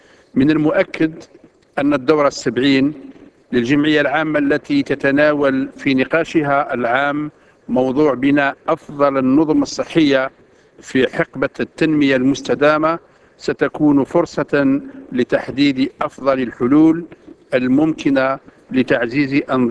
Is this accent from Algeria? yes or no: yes; Algeria; لأعرب باسم بلدي الجزائر عن امتناننا العميق